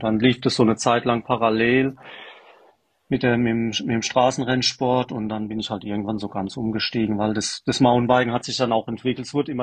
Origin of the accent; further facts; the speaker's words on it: Rhineland-Palatinate, Germany; Und ich wohne direkt am Pfälzer Wald, also ich bin groß geworden am Wald, am Waldesrand.